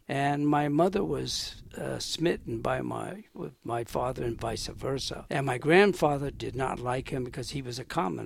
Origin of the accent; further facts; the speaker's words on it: San Francisco, California, United States; born there; I was born in San Francisco, and the various children were born in various states going across.